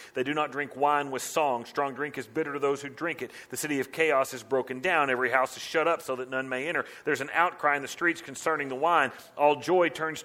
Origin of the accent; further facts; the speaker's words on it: Henrietta, Texas, United States; When I grew up in Henrietta, it was called Pioneer Reunion.